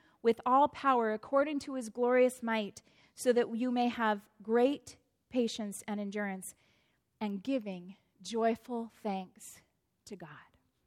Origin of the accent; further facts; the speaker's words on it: Wetaskiwin, Alberta, Canada; And actually, the climax of what happens in the book happens in Wetaskiwin. That's my hometown.